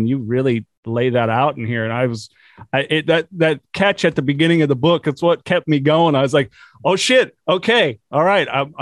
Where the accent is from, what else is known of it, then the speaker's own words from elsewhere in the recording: New Jersey, United States; Growing up in Jersey, so I love it out there.